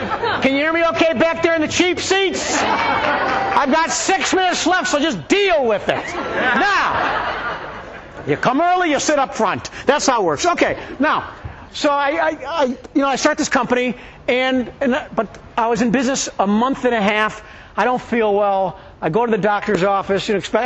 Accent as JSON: {"language": "English", "town": "Cleveland", "region": "Ohio", "country": "United States", "tie": "born or raised there", "said": "I love my hometown of Cleveland. It's my home."}